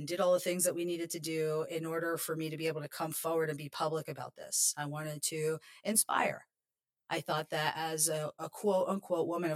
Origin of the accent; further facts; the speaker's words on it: New York, United States; born there; My father's from India. They're both naturalized citizens to the United States. And I was born in New York.